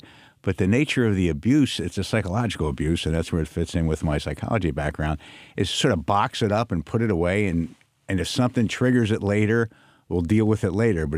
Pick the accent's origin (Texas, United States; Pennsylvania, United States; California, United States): Pennsylvania, United States; Philadelphia; I'm from Philadelphia. And she was a Jewish district attorney.